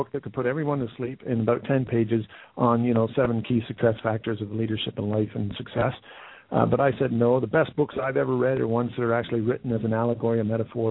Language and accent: English; Canada; moved away as an adult; now in United Kingdom; albeit I'm living in Scotland, I'm actually Canadian by background, but through me joining the British Army as an officer, as a veterinarian, that's what sort of planted me here